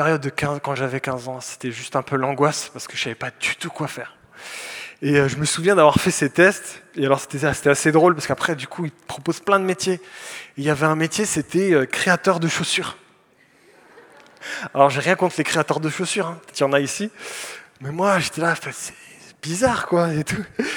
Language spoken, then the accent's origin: French; Lyon, Auvergne-Rhône-Alpes, France; Alors, moi je viens de Lyon avec une petite équipe